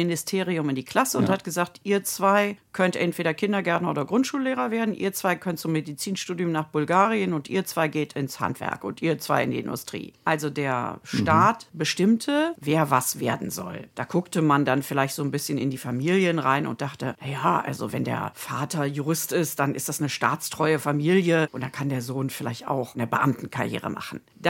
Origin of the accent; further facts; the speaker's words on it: Bad Godesberg, North Rhine-Westphalia, Germany; born there; Ich bin ja auch am Rhein geboren, in Bad Godesberg. Da hat man sozusagen die Heiterkeit im Gemüt.